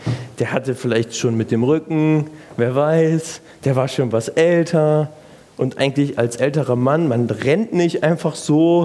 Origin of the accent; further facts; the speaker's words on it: West Germany, Germany; Ich komme hier als Wessi nach Ostdeutschland.